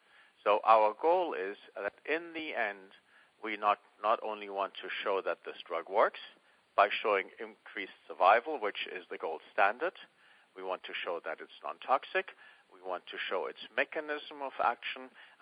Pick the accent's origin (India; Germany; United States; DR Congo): Germany; English is a second language; I'm from Germany originally.